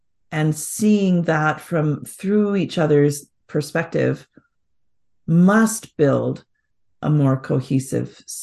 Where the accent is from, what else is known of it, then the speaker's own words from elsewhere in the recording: Canada; I'm from Canada.